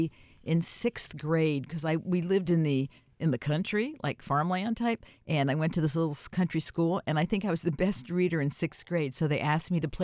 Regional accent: Easton, Pennsylvania, United States; born there; I was born in Easton, Pennsylvania.

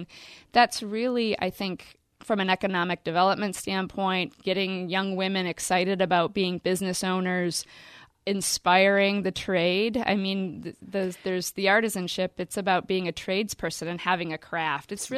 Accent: Flint, Michigan, United States; born there; and I was born in Flint, and so I have family still downtown

